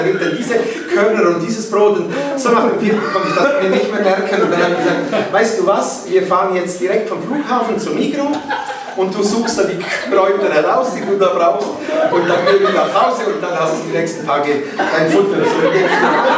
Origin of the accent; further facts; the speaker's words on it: Switzerland; so sind wir in die Dörfer gegangen, bei uns in der Schweiz, katholische Dörfer